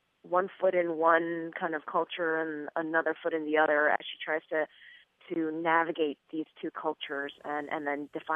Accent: New York, United States; I mean, I was born and raised in New York, in America, and I guess I have claims to an American identity as much as any other American.

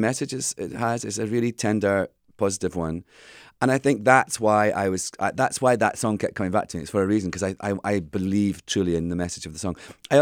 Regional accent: Scotland, United Kingdom; I don't. I guess I'm Scottish. I think that's a big part of it.

